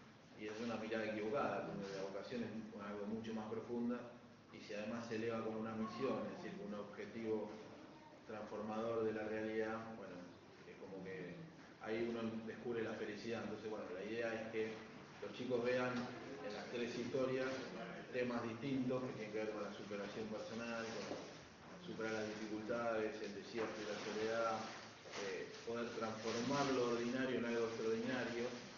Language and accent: Spanish; Buenos Aires, Argentina; soy de Buenos Aires. Los cuatro somos de Buenos Aires.